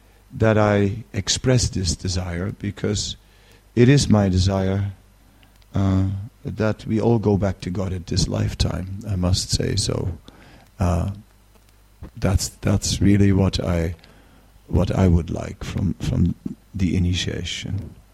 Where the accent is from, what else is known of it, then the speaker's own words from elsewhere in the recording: Netherlands; You know, I'm from the Netherlands, and in the Netherlands it is totally flat and a lot of land below sea level